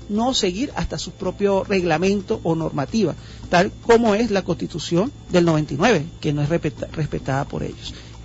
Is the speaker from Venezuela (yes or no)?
yes; Venezuela; como venezolano a pie, vemos un problema bien grave, bien grave.